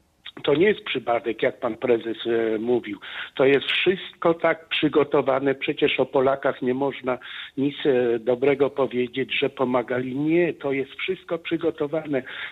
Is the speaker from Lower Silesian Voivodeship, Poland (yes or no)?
no; Pomeranian Voivodeship, Poland; now in Germany; jestem od 1988 roku w Niemczech, koło Kolonii. Pochodzę z Kaszub. Z Kaszub